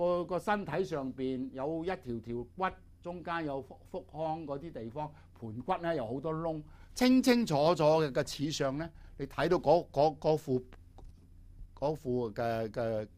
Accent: Guangdong, China; 或者我哋廣東人咧俗稱叫咩？

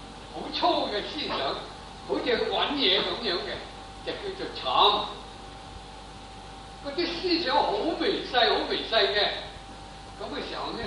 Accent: China; 不過我哋中國人有啲人譯做觀念，有啲人譯做表象

